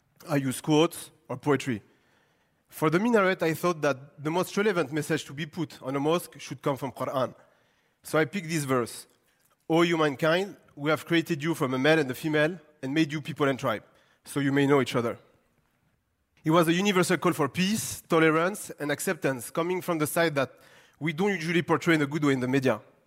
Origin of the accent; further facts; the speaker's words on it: Gabès, Gabès Governorate, Tunisia; English is a second language; in my hometown of Gabès in south of Tunisia